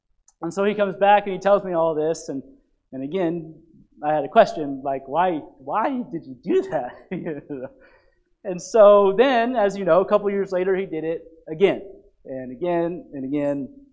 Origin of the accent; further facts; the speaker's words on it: Arizona, United States; I'm from Arizona. I'm kind of a failure as an Arizonan for not having done that already.